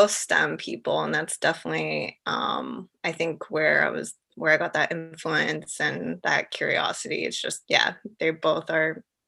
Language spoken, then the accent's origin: English; Texas, United States; I actually grew up in just like a small suburb north of Houston. Now it's not so small. But when I grew up, it was like right outside my window was a horse farm.